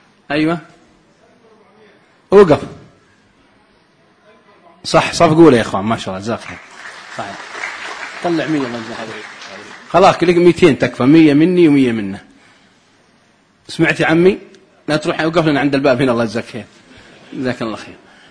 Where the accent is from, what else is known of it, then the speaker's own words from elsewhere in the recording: Saudi Arabia; حتى دخل واحد عندنا في السعوديه